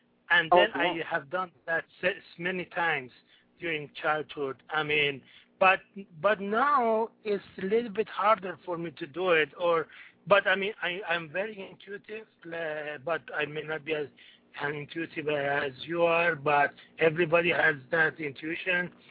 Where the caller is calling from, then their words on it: West Coast, United States; I'm calling from West Coast of USA, and we are in the snow, in almost ice age is here right now.